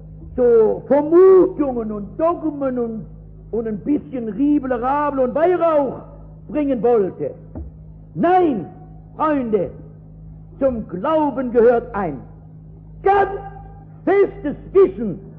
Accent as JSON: {"language": "German", "region": "Baden-Württemberg", "country": "Germany", "said": "Als Schwabe sagt man bei einem mit dem saudummen Geschwätz."}